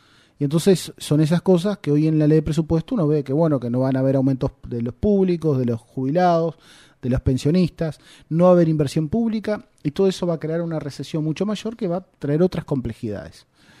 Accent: Rivera, Uruguay; Yo soy de Rivera, soy del interior.

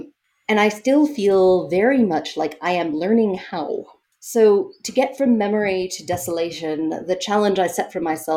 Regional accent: New York City, New York, United States; this thing for my enormous sins is set in Los Angeles. I'm a New Yorker.

